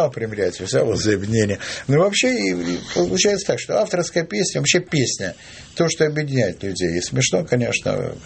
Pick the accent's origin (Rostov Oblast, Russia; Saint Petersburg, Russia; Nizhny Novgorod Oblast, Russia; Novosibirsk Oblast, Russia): Saint Petersburg, Russia; now in Moscow, Russia; я же в Москву переехал в 72-м году, я ленинградец.